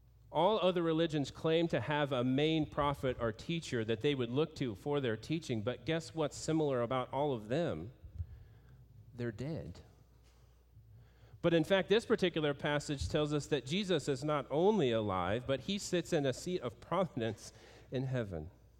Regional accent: Iowa, United States; I grew up in Iowa, where the average temperature in the wintertime is typically below freezing.

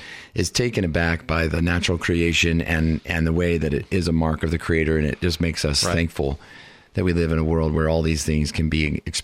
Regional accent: Indiana, United States; Reason I went to it was because I grew up in Indiana, and I had never seen land like this out here.

